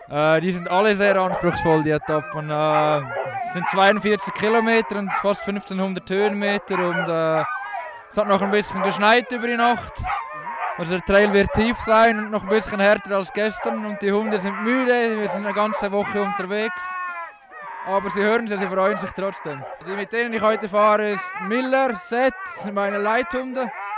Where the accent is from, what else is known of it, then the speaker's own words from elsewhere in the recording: Switzerland; ich komme aus der Schweiz.